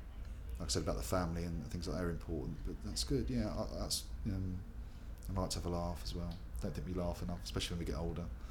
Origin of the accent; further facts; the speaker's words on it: Slough, South East England, United Kingdom; From Slough, actually. From Slough. I was born in Slough, and travelled, like I say, around the world, but then came back to a place just outside Slough. So I've sort of come back to near where I was born.